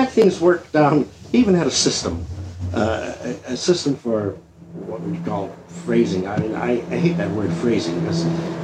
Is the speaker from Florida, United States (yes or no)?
no; Pittsburgh, Pennsylvania, United States; I come from Pittsburgh, where I was born, where I went to school for the first year and a half or 2 years of college.